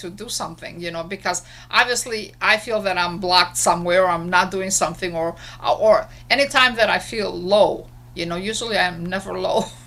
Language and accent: English; Greece; I came from Greece. I was born in Greece, so my dad did not want me to become an artist.